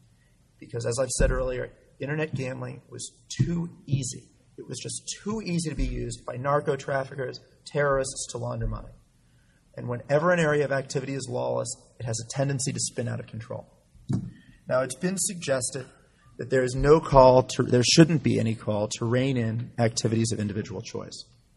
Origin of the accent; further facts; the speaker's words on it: Los Angeles, California, United States; I grew up in Los Angeles and have gone to casinos for years and years.